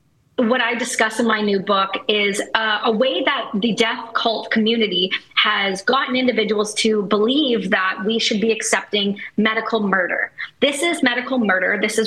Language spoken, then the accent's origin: English; Canada; I'm Canadian